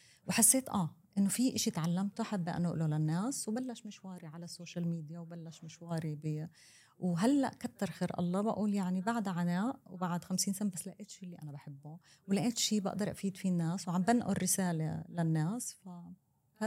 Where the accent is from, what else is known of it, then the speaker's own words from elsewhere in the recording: Palestine; انولدت وعشت بفلسطين وتزوجت عن حب